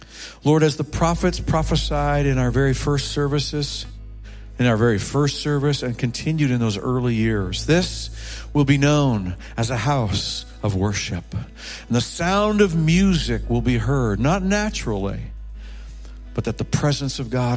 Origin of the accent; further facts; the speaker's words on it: Ontario, Canada; now in Eastern Ontario, Canada; I'm from Western Ontario originally, but we have spent now most of our lives here.